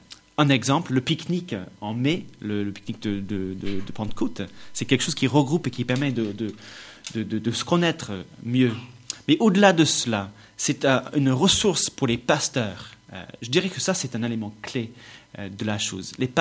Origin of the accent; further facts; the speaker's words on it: Northern Ireland, United Kingdom; French is a second language; now in France; Bon, alors je suis irlandais d'origine, donc je viens de près de Belfast.